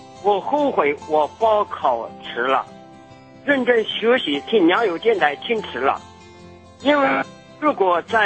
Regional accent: Anhui, China; ，今年42岁，是农村家庭教会的一位讲道人。

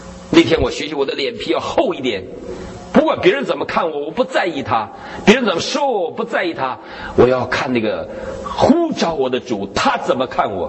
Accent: China; 我是个中国人，我的民族是世界上不信主的人最多的民族，我是中国的基督徒

